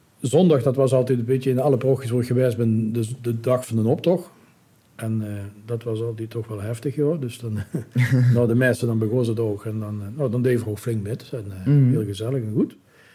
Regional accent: Beek, Limburg, Netherlands; ik spreek natuurlijk een ander dialect. Hè. Ik ben uit Zuid-Limburg, goed Beek.

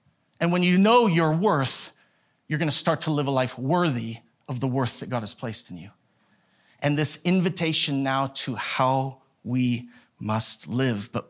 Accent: Idaho Falls, Idaho, United States; I grew up in Idaho Falls, this smaller town, 40 to 50,000 people when I was growing up. And it was one of the larger cities in Idaho, but when you got outside of it, it was just desert.

